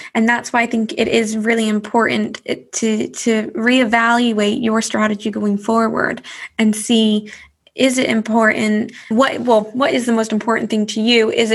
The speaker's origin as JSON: {"language": "English", "country": "Canada", "said": "The one great thing about VAT here, and I can say this as a Canadian, is that you don't realize that you're paying the taxes."}